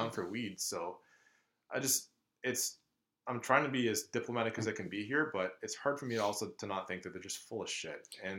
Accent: Toronto, Ontario, Canada; I know what it's like growing up in a community like, you know, where I grew up in Rexdale

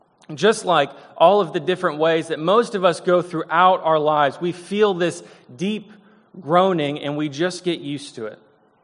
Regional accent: Michigan, United States; I know that we technically have winter in Southern California, but growing up in Michigan, it's a little bit different environment.

